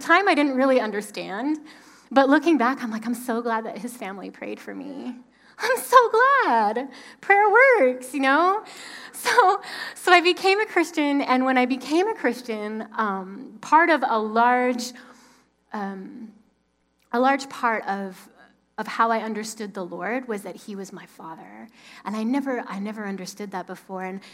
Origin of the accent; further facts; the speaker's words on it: England, United Kingdom; born there; I was born in England, and my father is English, and my mother had met him in England